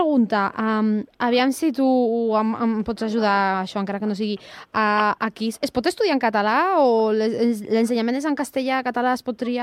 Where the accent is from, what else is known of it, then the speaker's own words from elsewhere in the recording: Andorra; jo soc d'Andorra, els catalans andorrans